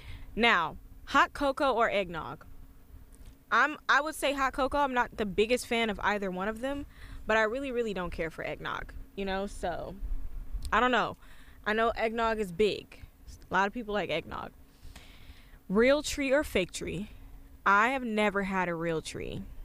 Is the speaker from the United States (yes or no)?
yes; Michigan, United States; now in Maryland, United States; We did get a little bit of snow here in Maryland, but I'm from Michigan originally